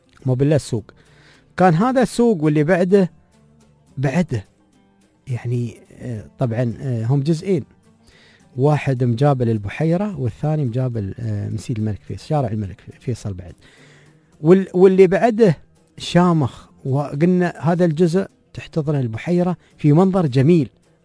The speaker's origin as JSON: {"language": "Arabic", "region": "Dubai", "country": "United Arab Emirates", "said": "أنا معني من دبي لكن نسير الشارجة في المناسبات"}